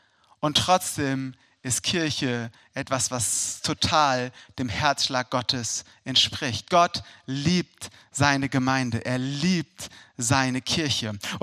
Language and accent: German; Hesse, Germany; Ich war damals 16 Jahre alt, wurde in einem Stausee bei mir in der Heimat, wo ich herkomme, im Odenwald getauft.